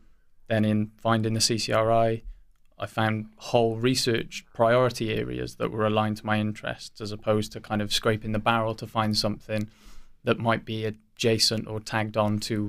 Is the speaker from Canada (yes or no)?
no; Wales, United Kingdom; I'm a Welsh PhD student. I'm also in my second year.